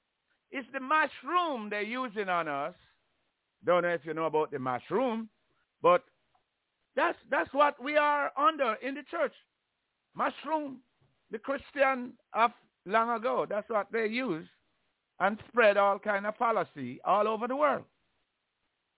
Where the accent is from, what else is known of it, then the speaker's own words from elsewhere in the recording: Jamaica; I come from Jamaica, really, and have a hard time to even read on the fourth grade level.